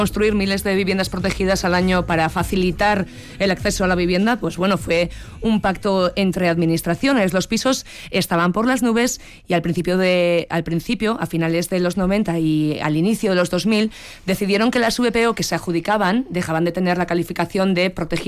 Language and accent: Spanish; San Sebastián, Basque Country, Spain; Yo vengo de Donosti, y fíjate que es la misma comunidad.